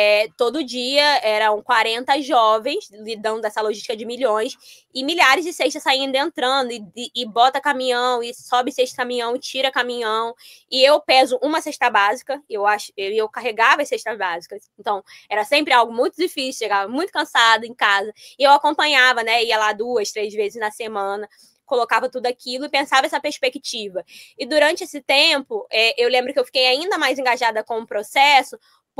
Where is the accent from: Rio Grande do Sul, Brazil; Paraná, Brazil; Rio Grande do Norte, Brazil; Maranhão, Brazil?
Maranhão, Brazil; Caxias; now in São Luís, Brazil; que eu tô em São Luís do Maranhão, lá em Caxias, minha terra.